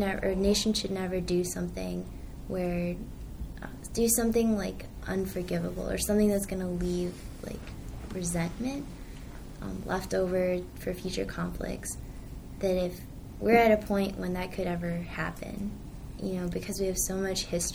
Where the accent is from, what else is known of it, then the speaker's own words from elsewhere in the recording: Naperville, Illinois, United States; and I'm from Naperville, Illinois.